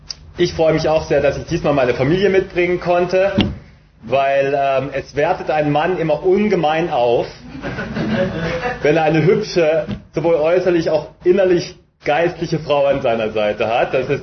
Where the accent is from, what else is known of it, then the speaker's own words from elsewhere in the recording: Freiburg, Baden-Württemberg, Germany; now in Düsseldorf, Germany; Ich lebe momentan in Düsseldorf, bin geboren in Freiburg, bin in der Nähe von Freiburg aufgewachsen, am wunderschönen Kaiserstuhl.